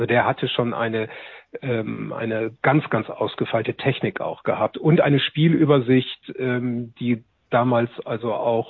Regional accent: Northern Germany, Germany; ich komme ja aus Norddeutschland

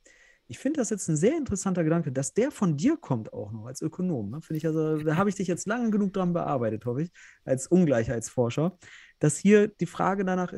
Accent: North Rhine-Westphalia, Germany; ich komme ja selbst aus Westfalen

